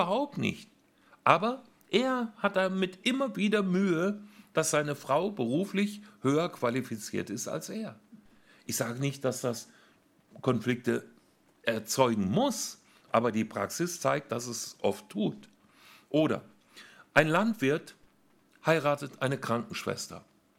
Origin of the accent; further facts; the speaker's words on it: Hesse, Germany; Ich komme ja aus Nordhessen. Aus der Nähe von Kassel. Meine Eltern waren ganz einfache Handwerkers- und Bauersleute, Nebenerwerbslandwirtschaft.